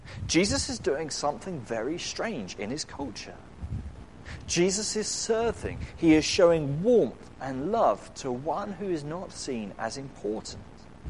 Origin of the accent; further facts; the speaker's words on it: United Kingdom; and if we're being very British, it's an area that we don't like to talk about